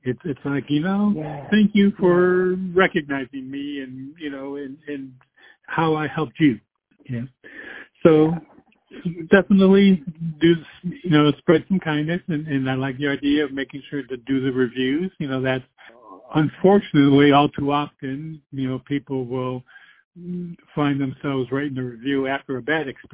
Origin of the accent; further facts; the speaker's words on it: New York, United States; also born or lived in California; And I was born and raised in New York State, and then spent many years in California. And now, you know, the last dozen years or so, I've been here in South Carolina